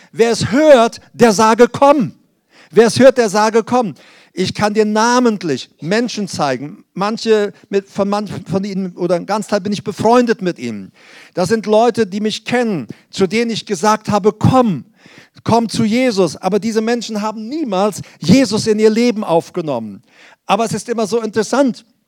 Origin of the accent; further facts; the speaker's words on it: Paraguay; ich komme ja aus Paraguay, da haben wir auf der Kutsche gesessen und die Pferde vor uns